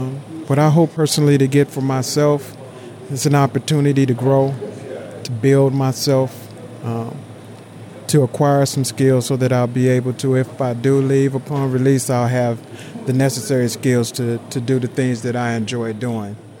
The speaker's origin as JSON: {"language": "English", "town": "Detroit", "region": "Michigan", "country": "United States", "said": "I'm from Detroit, Michigan."}